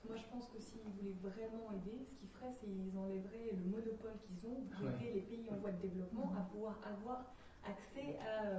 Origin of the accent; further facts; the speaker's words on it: France; je suis française